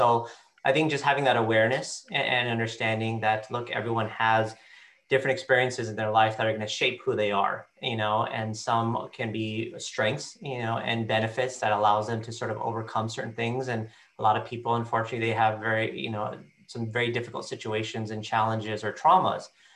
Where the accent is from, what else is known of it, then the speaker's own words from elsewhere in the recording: California, United States; I grew up in Southern California, and I did a lot of all my education and training here